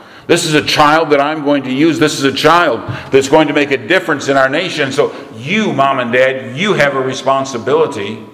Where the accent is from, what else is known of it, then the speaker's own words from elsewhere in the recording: United States; now in Canada; but I'm an American. I have to vote in the election coming up.